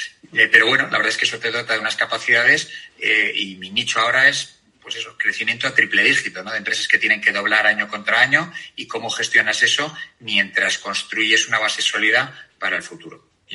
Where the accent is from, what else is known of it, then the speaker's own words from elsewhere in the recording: Spain; also born or lived in United States; yo soy español de nacimiento, pero americano por formación. Hice la carrera en Estados Unidos y trabajé algunos años allí, aproximadamente, pues llegué a los 20, a los 30, desde los 18 a los 28 lo pasé allí.